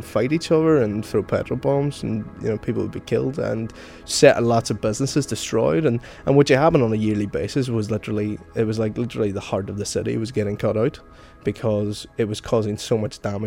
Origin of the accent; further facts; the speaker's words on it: Northern Ireland, United Kingdom; I think that growing up in Northern Ireland is just, I mean, the kind of creates a tribal mentality.